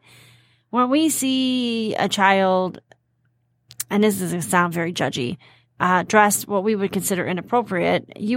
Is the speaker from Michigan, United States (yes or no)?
yes; Dearborn, Michigan, United States; I literally took the bus twice my entire life to Fairlane Mall. Okay, I grew up in Dearborn.